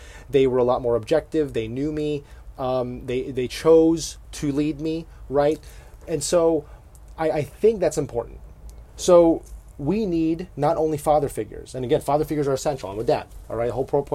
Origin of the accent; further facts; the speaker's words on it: Philippines; We're Filipino, right?